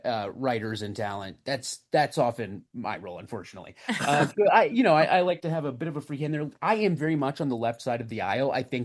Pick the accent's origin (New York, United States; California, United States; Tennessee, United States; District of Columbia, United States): Tennessee, United States; Nashville; moved away as an adult; I am a Southerner, by the grace of God, as they say. I was raised in Nashville, Tennessee, the son of a pastor in the buckle of the Bible Belt.